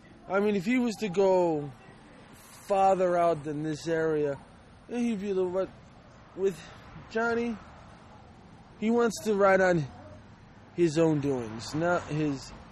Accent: Attleboro, Massachusetts, United States; I'm from Attleboro.

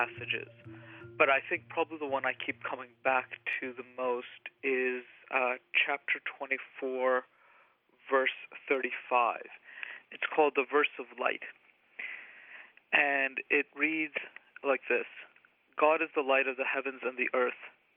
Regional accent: New York, United States; I was born and raised here in New York. My parents were born and raised in Tanzania, as were most of my grandparents, and before that, South Asia. We are Ismaili Shia

